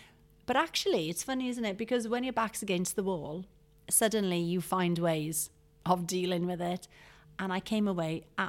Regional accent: Wales, United Kingdom; I always thought, because I suppose growing up in South Wales, and I was always frustrated and I wanted to live in London and I wanted to be in a city.

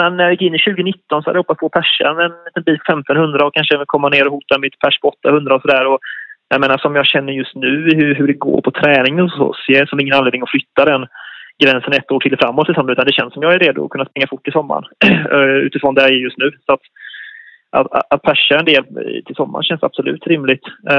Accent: Sweden; 30 januari flyger jag hemåt och landar till 1 januari hemma i Sverige.

